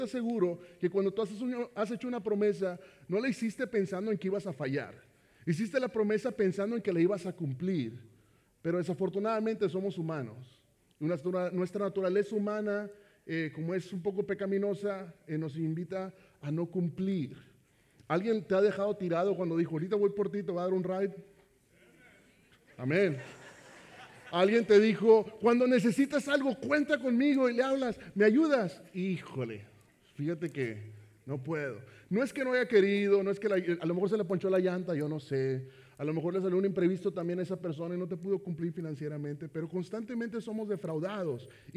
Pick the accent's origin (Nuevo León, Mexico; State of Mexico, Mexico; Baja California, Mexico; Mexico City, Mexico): Nuevo León, Mexico; Monterrey; Yo soy originario de México, Monterrey, México, para ser exacto.